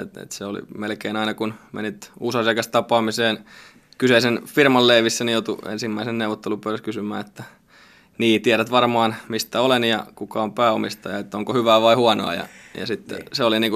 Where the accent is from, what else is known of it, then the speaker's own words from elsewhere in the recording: Lahti, Päijänne Tavastia, Finland; ikinä musta ei stadilaista saa. Että kyllä mä oon aina sielläkin sanonut, että minä olen lahdesta kotoisin ja lahtelainen henkeä vereen.